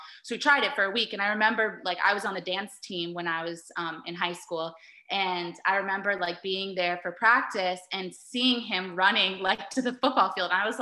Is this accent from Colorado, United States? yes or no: no; Florida, United States; Like I said, I'm originally from South Florida, but like my family's here now. And so this is home for me and now him.